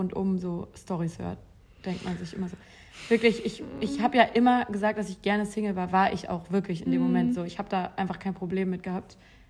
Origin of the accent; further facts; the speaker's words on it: Mönchengladbach, North Rhine-Westphalia, Germany; Ich komme aus Gladbach, sagt man. Ich komme aus Gladi. Ich bin Gladi.